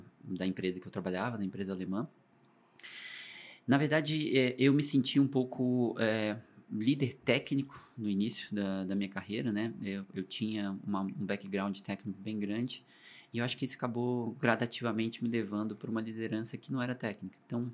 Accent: Brasília, Federal District, Brazil; eu sou de Brasília, né? Não sou nativo aqui do Espírito de São Paulo. Então, estou aqui já há bastante tempo. Não peguei o sotaque ainda, mas já estou aqui há bastante tempo. Eu vim fazer faculdade

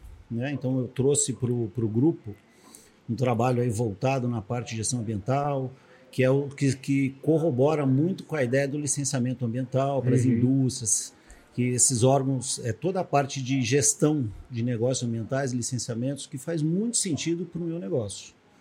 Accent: Jacareí, São Paulo, Brazil; born there; Aliás, eu sou nascido na cidade de Jacareí, no Vale do Paraíba.

